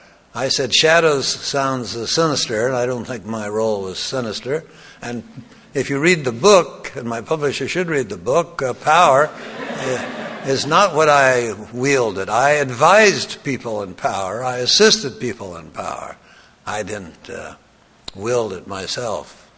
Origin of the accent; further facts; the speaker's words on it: Lincoln, Nebraska, United States; he was invited to address the convicts in the state penitentiary in my hometown of Lincoln one Sunday morning at their chapel service.